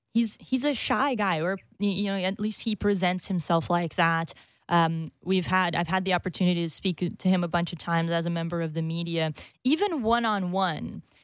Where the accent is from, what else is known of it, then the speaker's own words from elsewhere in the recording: Brazil; English is a second language; And I'm from Brazil